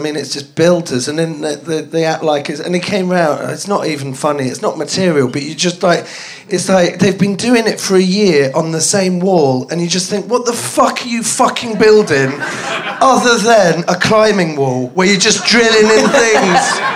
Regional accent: London, United Kingdom; My accent changes. Because I'm from North London, but everyone thinks I'm from Bristol, because I lived with some people from Plymouth for 3 years at uni. And then... and all my family are from sort of Staffordshire and Yorkshire.

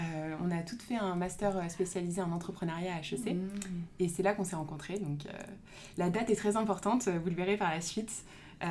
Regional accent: Paris, Île-de-France, France; Donc je suis parisienne et ingénieure. Donc j'ai étudié et après j'ai passé toute ma vie à Paris.

